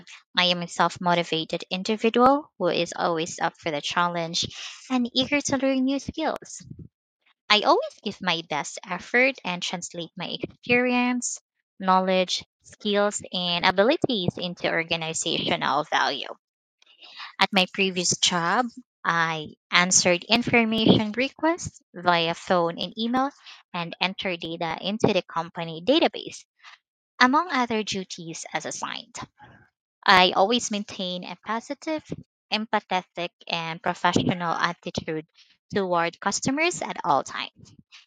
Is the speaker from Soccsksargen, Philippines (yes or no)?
no; Cebu City, Central Visayas, Philippines; I'm originally from Cebu City, Philippines.